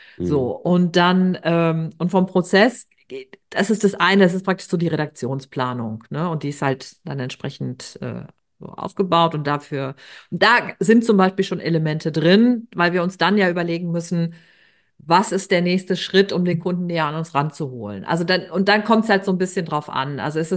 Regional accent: North Rhine-Westphalia, Germany; wir kommen beide aus NRW, wir haben beide so ein bisschen auch so ein, also wir reden auf jeden Fall ein bisschen anders, als kämen wir jetzt aus so Hamburg, ne?

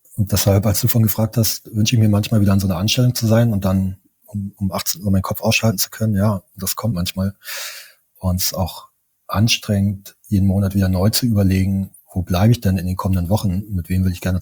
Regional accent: East Germany, Germany; ich bin im Osten von Deutschland groß geworden

